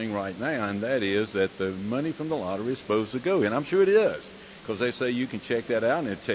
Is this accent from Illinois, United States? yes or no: no; Durham, North Carolina, United States; I'm from Durham. … I'm coming over here to pick up my tea for our Bible study in Chapel Hill today.